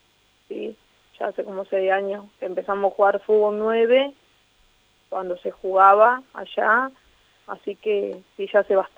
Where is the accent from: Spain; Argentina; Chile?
Argentina; Gualeguay, Entre Ríos; soy de Gualeguay, ya juego hace bastante en Gualeguaychú, así que me siento una más de allá